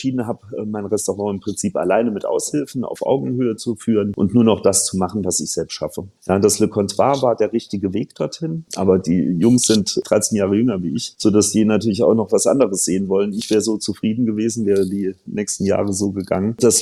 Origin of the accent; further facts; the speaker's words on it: Saarland, Germany; am besten werfe ich irgendwo noch ein Stück Lione als Saarländer in die Pfanne